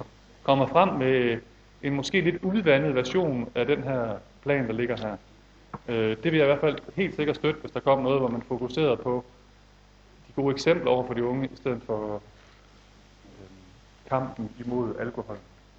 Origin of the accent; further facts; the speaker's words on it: Ølgod, Region of Southern Denmark, Denmark; jeg kommer helt ud fra Vestjylland, en lille by, der hedder Ølgod.